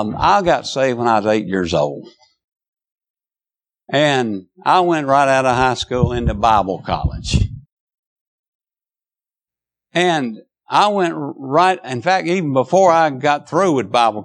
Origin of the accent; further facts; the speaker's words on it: South Carolina, United States; now in Nashville, United States; from that little small church I grew up in South Carolina, to moving to Nashville, Tennessee, to pastoring churches for the last 50 years